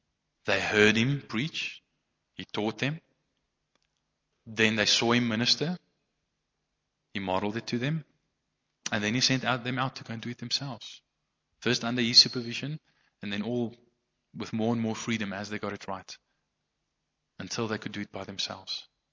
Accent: South Africa; most of, you know, the Afrikaner boykies are like me, you know, they're quite big. We're from Dutch descent

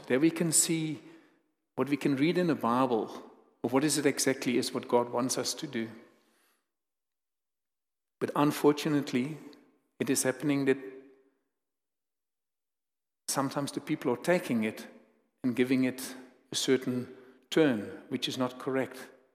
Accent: Netherlands; I was brought up in the Netherlands.

